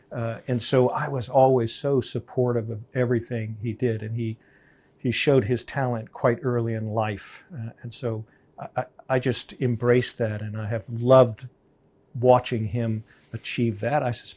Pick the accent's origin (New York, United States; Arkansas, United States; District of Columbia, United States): District of Columbia, United States; Washington; I was born in Washington, D.C., and so I think that's probably a bit indicative of my interest in politics and international affairs, because you can't grow up in Washington, D.C. without that being, in essence, part of your DNA.